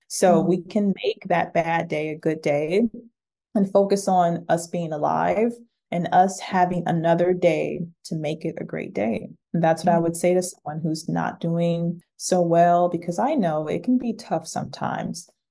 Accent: Detroit, Michigan, United States; Yeah, you know, I grew up in West Detroit. So this is a neighborhood that's in Detroit, Michigan. And I grew up in a bad neighborhood, a neighborhood that was tough.

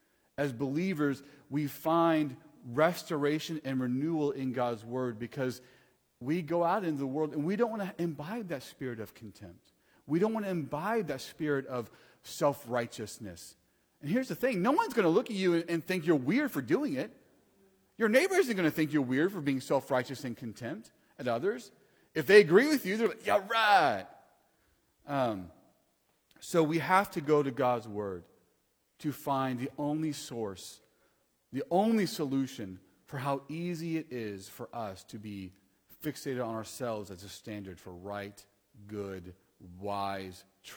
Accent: Texas, United States; I was going to say, being a Texan is okay to feel good about

